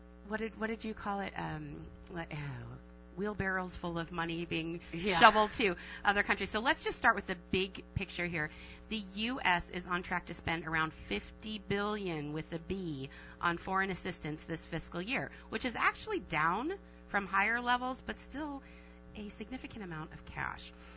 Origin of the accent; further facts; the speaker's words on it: Oregon, United States; Yes, I'm from Oregon.